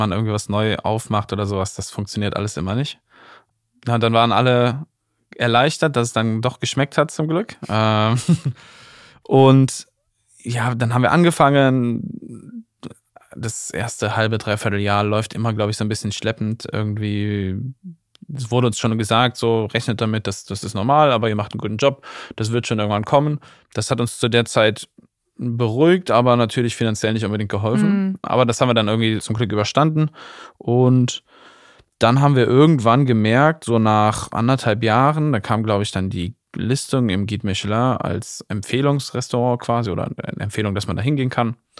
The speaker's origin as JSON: {"language": "German", "region": "Rhineland-Palatinate", "country": "Germany", "tie": "born or raised there", "said": "Ich bin ein Kind der Mittelmosel, das heißt, ich komme aus Rheinland-Pfalz. Bin da ganz behütet in einem kleinen Ort aufgewachsen"}